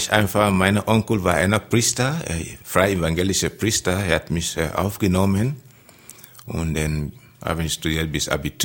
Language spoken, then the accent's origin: German; Sierra Leone; German is a second language; also born or lived in Gambia; Und dann bin ich von Sierra Leone nach Gambia geflüchtet, you know, als Flüchtling. In Gambia ist auch ein kleines westafrikanisches Land.